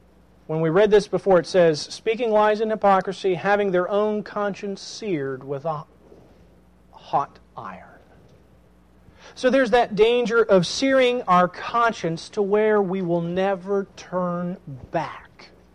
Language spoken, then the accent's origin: English; Atlanta, Georgia, United States; I mean, that happened when I grew up in Atlanta a lot. The high school that I was at, you know, 2,000 or 3,000 kids there.